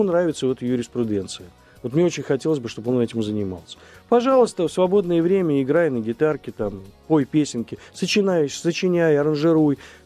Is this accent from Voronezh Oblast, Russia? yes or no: no; Moscow, Russia; born there; Вот я родился в Мариной Роще, здесь не так далеко, у меня до сих пор там квартира, там, да, и я люблю свой район.